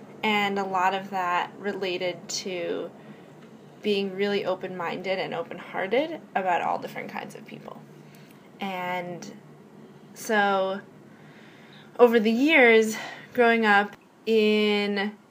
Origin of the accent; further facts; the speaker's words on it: Minneapolis, Minnesota, United States; I grew up in Minneapolis in a super diverse community, but particularly in a community of lots of GLBT families.